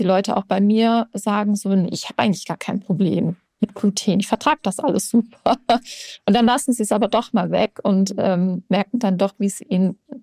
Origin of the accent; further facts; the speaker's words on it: Baden-Württemberg, Germany; ich bin im Schwabenländle in meiner Heimat unterwegs